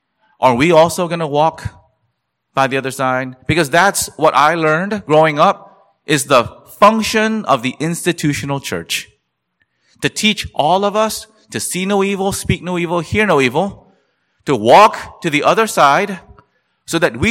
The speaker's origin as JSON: {"language": "English", "town": "Columbia", "region": "South Carolina", "country": "United States", "tie": "born or raised there", "said": "I grew up in Columbia, South Carolina. I saw it with my own eyes throughout my upbringing."}